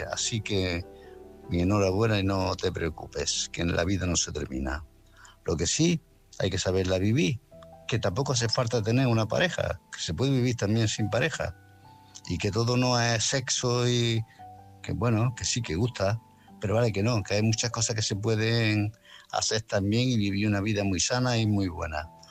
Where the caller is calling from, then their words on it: Málaga, Andalusia, Spain; de Málaga.